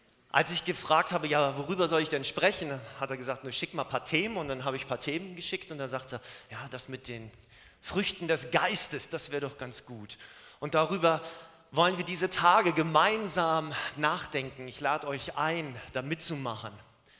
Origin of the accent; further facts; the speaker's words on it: Lübeck, Schleswig-Holstein, Germany; das ist die schönste Stadt der Welt, finde ich, weil ich davon herkomme, das ist ja ganz klar. Aber von Lübeck fährt man mit dem Fahrrad 20 Minuten bis zum Strand. Ich bin quasi am Strand aufgewachsen